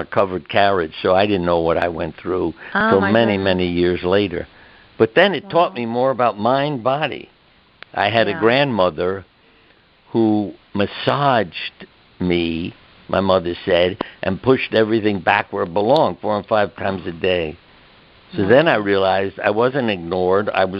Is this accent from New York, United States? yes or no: yes; New York, United States; I grew up in New York, which I think was a good education also, with all the people, races, religions, everybody and everything. Everybody on our street was family.